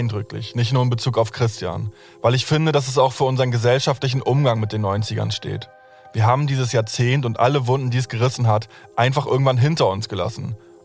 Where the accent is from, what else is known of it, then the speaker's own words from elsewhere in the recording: East Germany, Germany; über meine Kindheit und Jugend im Osten